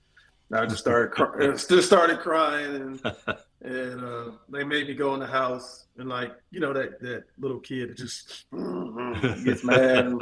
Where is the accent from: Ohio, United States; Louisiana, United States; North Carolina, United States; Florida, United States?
Ohio, United States; Youngstown; And then I'm from Ohio initially, Youngstown, Ohio. So my whole family, they love Mizzou, but they wanted Ohio State to win.